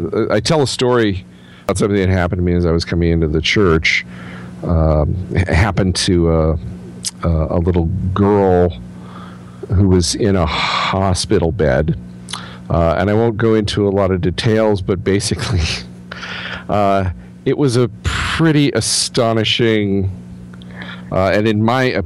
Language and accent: English; Ireland; I could talk and talk all day. I'm Irish.